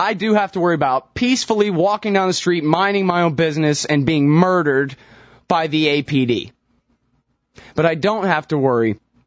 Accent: Austin, Texas, United States; I'm glad I'm not from Puntland. What a lucky kid I am, huh? Raised in Austin, Texas, not Puntland.

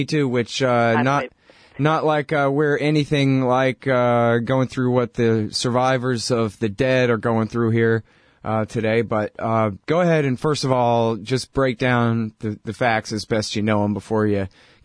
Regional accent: Texas, United States; the South Carolinians are Yankees to me because I'm a Texan and they're far north of here

